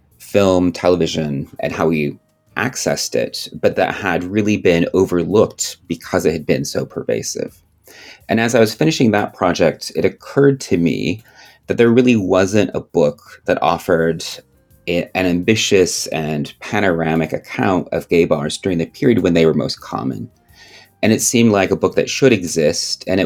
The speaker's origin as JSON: {"language": "English", "region": "South Dakota", "country": "United States", "tie": "born or raised there", "also_born_or_lived": "Minneapolis / New York", "lives_now": "Los Angeles, United States", "said": "Yeah, so I'm based in Los Angeles now, but I grew up in South Dakota and lived in Minneapolis and New York, both as a student and adult prior to coming to LA."}